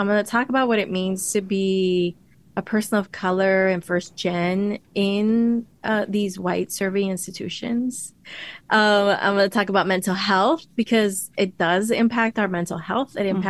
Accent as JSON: {"language": "English", "town": "Miami", "region": "Florida", "country": "United States", "tie": "born or raised there", "said": "as if my people celebrate it, as if I grew up in Latina communities back in Miami. Nobody ever mentioned Cinco de Mayo then."}